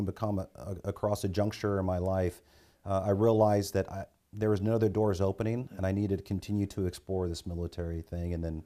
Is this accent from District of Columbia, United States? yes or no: no; California, United States; So being part of the military is just something that was part of our DNA growing up in Southern California.